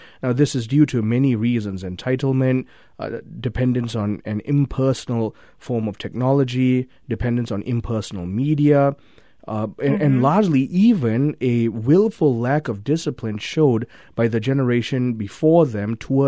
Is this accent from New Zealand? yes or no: no; Malaysia; now in United States; Was Malaysian, I'm a proud American now.